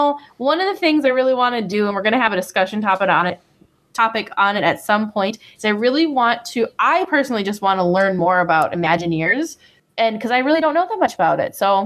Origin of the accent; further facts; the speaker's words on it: Midwest, United States; because I grew up in the Midwest